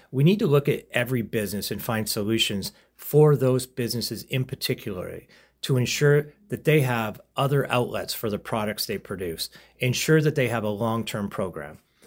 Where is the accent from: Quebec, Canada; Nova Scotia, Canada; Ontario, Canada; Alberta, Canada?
Ontario, Canada; Chatham; born there; now in Leamington, Canada; Well, I was born in Chatham and I raised my family in Leamington.